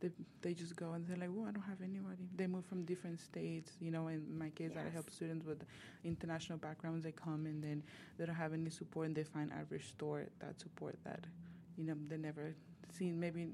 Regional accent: Mexico; English is a second language; You know, when I'm from Mexico, so for me, it was like, oh, yeah, it makes sense because we have a program for adults

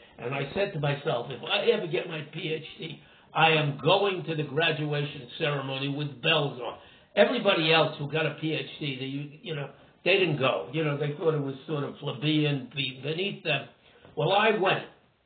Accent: Brooklyn, New York, United States; accent: Brooklyn; As you can tell, I'm not from London, England. I, you know, my, I have a Brooklyn accent, which I'm very proud of, by the way.

